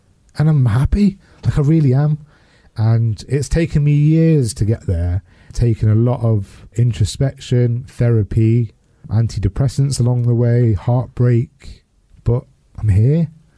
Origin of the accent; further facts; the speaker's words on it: United Kingdom; for somebody who was born in the 80s, grew up in the 80s and 90s, as a British Pakistani Muslim man who was gay